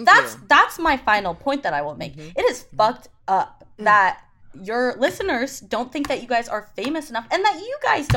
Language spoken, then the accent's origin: English; Salt Lake City, Utah, United States; now in New York City, United States; I'm from Salt Lake City, Utah. It's just kind of a loaded thing to say. Mm-hmm. Kind of a loaded place to say you're from. But I moved to the Big Apple. Here I am. I live in New York City.